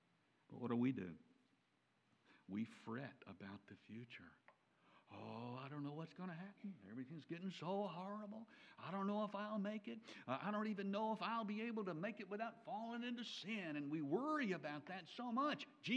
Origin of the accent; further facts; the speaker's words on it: Memphis, Tennessee, United States; born there; I was born in St. Francis Hospital in Memphis, Tennessee.